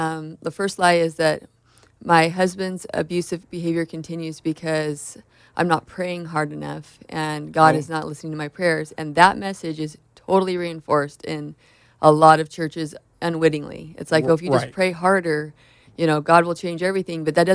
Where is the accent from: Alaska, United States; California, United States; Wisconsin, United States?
California, United States; basically, I am just a local gal who... Yeah, born and raised in Orange County.